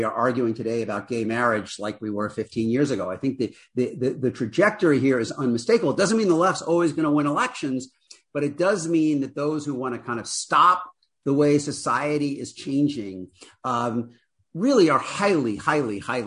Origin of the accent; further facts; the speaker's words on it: Queens, New York, United States; I grew up in Queens. I grew up not far from Astoria where the show was set. My dad was an electrician.